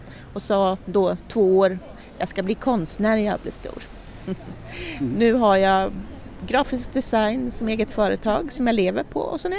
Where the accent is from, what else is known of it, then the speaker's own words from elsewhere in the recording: Linköping, Östergötland, Sweden; Jag kommer från Linköping är jag född av.